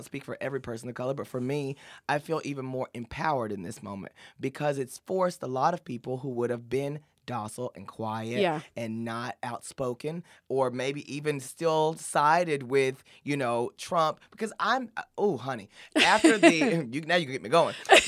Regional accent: United States; In American, who I've, you know, become as a person, as an American.

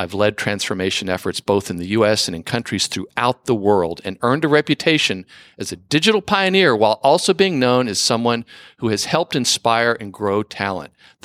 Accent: Mumbai, Maharashtra, India; moved away as an adult; now in United States; I grew up in Bombay, India, receiving a degree in economics and advanced mathematics

